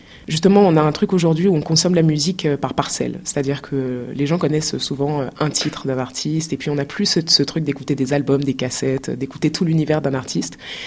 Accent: Cameroon; en grandissant au Cameroun, j'avais un peu l'impression d'être coupée du monde.

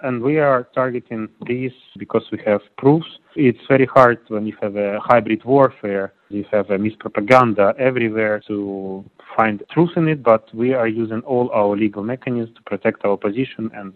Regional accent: Donetsk, Donetsk Oblast, Ukraine; English is a second language; I'm from Donetsk, basically. I'm from the occupied part

